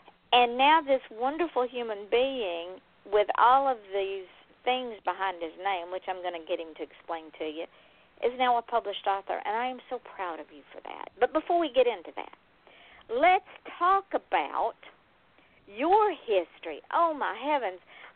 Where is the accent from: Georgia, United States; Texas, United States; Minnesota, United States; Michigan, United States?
Georgia, United States; East Point; I grew up in East Point, so did Allen. We both went to the same high school.